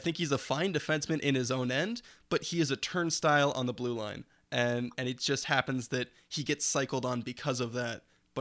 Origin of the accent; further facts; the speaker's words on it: Ottawa, Ontario, Canada; growing up in Ottawa, I'm a Senators fan.